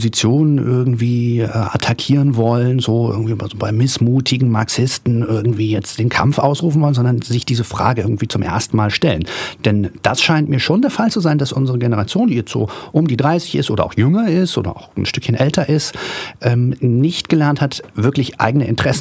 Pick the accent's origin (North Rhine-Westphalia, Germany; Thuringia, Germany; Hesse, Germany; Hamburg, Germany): Hamburg, Germany; Also ich komme aus dem Hamburger Plattenbau, also aus dem westdeutschen Plattenbau in Hamburg, eine Arbeitersiedlung, und hänge in gewisser Weise auch daran.